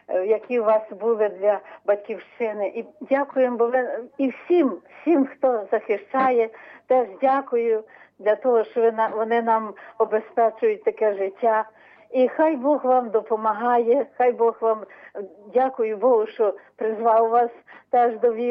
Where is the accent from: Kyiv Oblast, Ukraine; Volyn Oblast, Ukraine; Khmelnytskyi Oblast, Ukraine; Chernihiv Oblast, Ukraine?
Khmelnytskyi Oblast, Ukraine; Kamianets-Podilskyi; Я з Кам'янець-Подільська